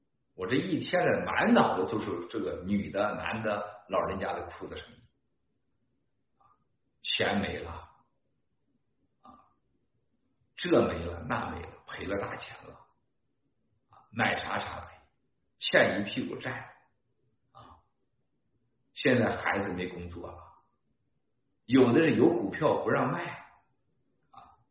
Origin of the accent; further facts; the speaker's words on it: China; 共产党的疯狂将给我们中国人老百姓带来的灾难